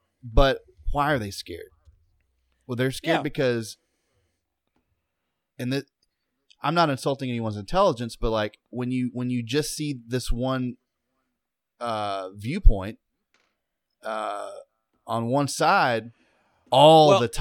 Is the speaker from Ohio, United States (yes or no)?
no; Cedartown, Georgia, United States; We grew up, at least, like, growing up in Cedartown, Georgia, all my redneck stepbrothers, Caucasian, hated cops.